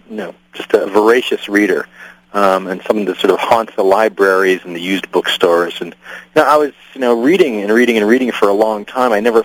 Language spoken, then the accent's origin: English; Pittsburgh, Pennsylvania, United States; Yes, I've moved back to Pittsburgh, my hometown.